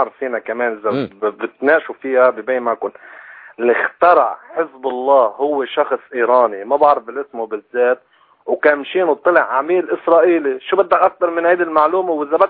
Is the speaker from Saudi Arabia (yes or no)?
no; Lebanon; نعم، ايه لبناني. انا